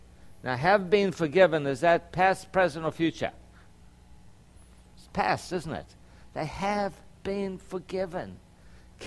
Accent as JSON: {"language": "English", "town": "Durban", "region": "KwaZulu-Natal", "country": "South Africa", "tie": "born or raised there", "said": "I grew up in South Africa, and we in the city of Durban, where I grew up, which is climate was pretty much like Orlando."}